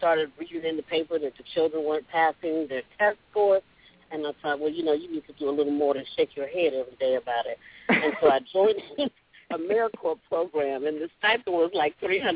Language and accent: English; San Francisco Bay Area, California, United States; now in Atlanta, United States; I'm from California, from San Francisco Bay Area.